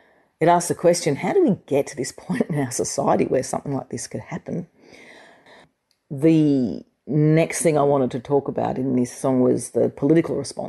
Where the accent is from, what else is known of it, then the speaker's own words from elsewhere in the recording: Australia; very, very stark to me as an Australian.